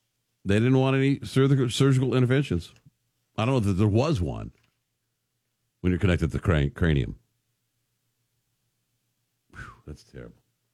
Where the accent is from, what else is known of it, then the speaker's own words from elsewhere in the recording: Texas, United States; I mean, I can remember growing up in Texas with blue laws.